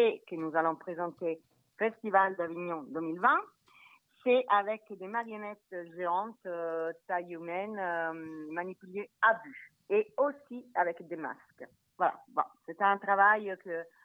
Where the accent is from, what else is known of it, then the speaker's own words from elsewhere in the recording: Rome, Lazio, Italy; French is a second language; Eh bien, moi, je suis de Rome.